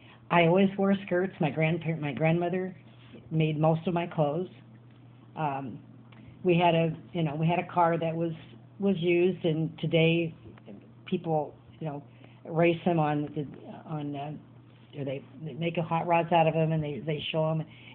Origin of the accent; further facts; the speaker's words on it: Council Bluffs, Iowa, United States; I was born in Iowa. I grew up, I did grow up in Iowa, Council Bluffs.